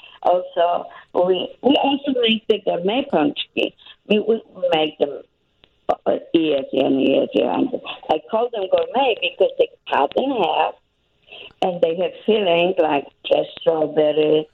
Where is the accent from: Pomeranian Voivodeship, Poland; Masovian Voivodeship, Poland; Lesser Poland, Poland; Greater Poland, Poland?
Greater Poland, Poland; Poznan; English is a second language; In my region, was Poznan, was more like plum is a prune